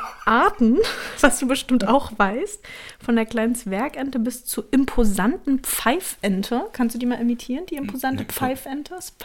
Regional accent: Berlin, Germany; weil ich komme ja aus Berlin.

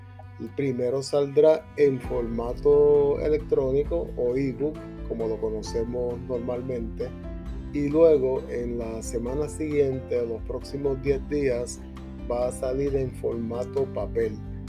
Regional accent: Puerto Rico; la violenta situación que vivimos nosotros como puertorriqueños día a día para sobrevivir a duras penas en esta sociedad

